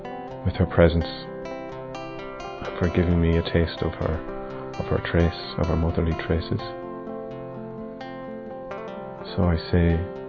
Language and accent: English; Ireland; I'm 31 and I'm from Ireland